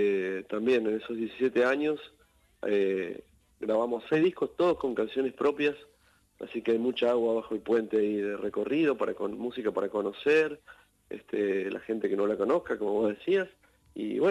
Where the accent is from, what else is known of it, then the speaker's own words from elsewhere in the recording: Santa Fe, Argentina; Nosotros somos de Santa Fe, somos litoraleños